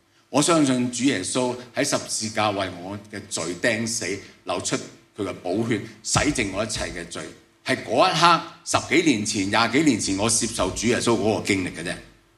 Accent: Guangdong, China; 所以我们中国人呢，我们广东人呢，吃了饭未啊？

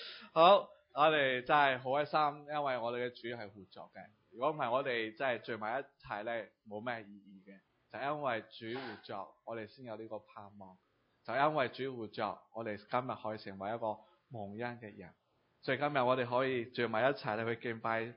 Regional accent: Malaysia; 我唔系港人啦，我系坏人啊，就系马来西亚嘅坏人啦

